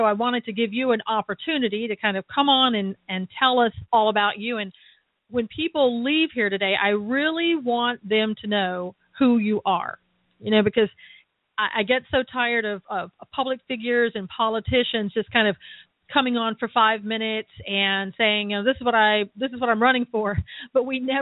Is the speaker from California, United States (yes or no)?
no; North Carolina, United States; Now, I grew up in North Carolina, but the circumstances sound very similar to what you experienced.